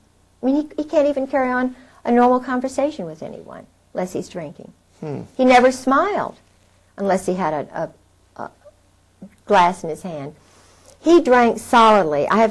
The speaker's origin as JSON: {"language": "English", "region": "Scotland", "country": "United Kingdom", "said": "I'm a Scottish grandmother, and I was working as assistant director of the Chamber of Commerce."}